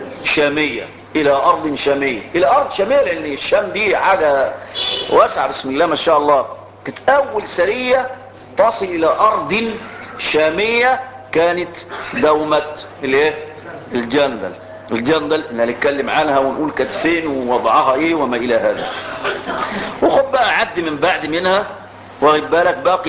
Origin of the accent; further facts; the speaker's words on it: Egypt; انا مصري فلي مصر وليا ارض